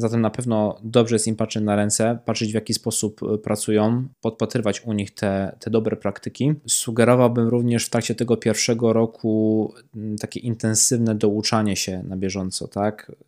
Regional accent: Poznań, Greater Poland Voivodeship, Poland; pochodzę z Poznania

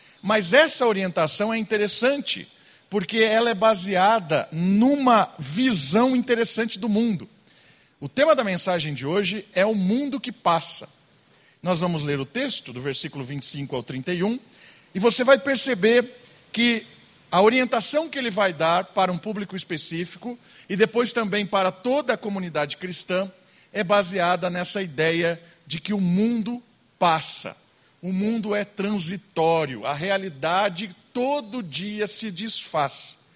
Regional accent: Atibaia, São Paulo, Brazil; Eu cresci em Atibaia. Eu nasci naquela casa onde meu pai mora até hoje. Bairro Terceiro Centenário, 1083. Jardim Terceiro Centenário. Nasci lá, cresci lá.

